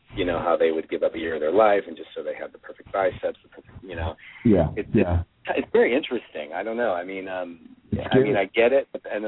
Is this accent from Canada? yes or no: no; Elmhurst, Illinois, United States; Maria and I grew up together back in Elmhurst, Illinois. We went to high school together.